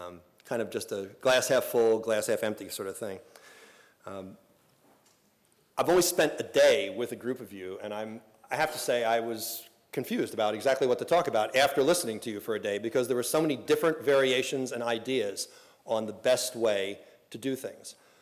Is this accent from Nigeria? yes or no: no; New Jersey, United States; now I'm from New Jersey. So I said, Cornell does not have a Wawa.